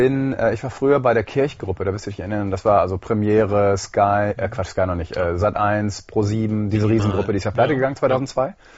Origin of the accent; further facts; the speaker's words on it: North Rhine-Westphalia, Germany; Ich bin ja aus Ostwestfalen, da gab es das nicht.